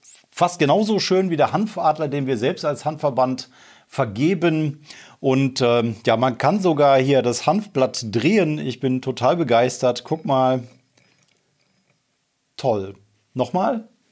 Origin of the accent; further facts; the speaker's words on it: Remscheid, North Rhine-Westphalia, Germany; Jetzt komme ich zu meiner Heimatstadt Remscheid.